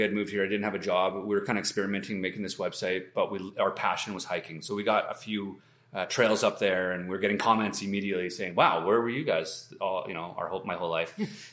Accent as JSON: {"language": "English", "region": "Yukon", "country": "Canada", "said": "because we come from the Yukon and we just have a different outlook on how it is."}